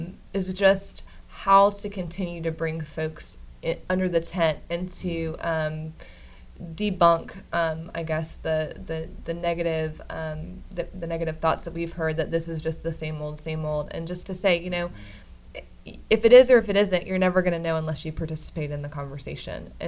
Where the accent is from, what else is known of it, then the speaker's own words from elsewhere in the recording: Jacksonville, Florida, United States; now in Tallahassee, United States; No, I was born and raised in Jacksonville, and then I came here for school.